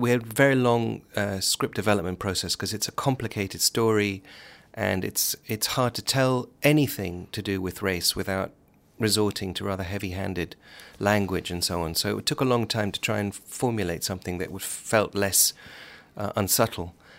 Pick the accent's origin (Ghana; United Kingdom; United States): United Kingdom; England; I said, "Well, I'm a friend from England."